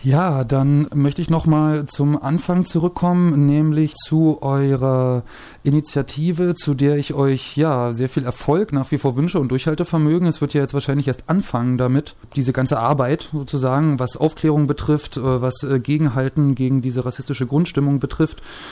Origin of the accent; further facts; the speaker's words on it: Saxony, Germany; ich komme zwar selbst aus der Nähe von Dresden, bin jetzt aber in Dresden selber nie so viel unterwegs gewesen.